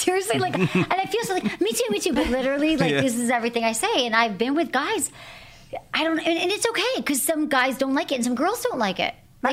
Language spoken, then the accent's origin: English; Michigan, United States; I'm from Michigan. So all my friends, like, had kids at 25.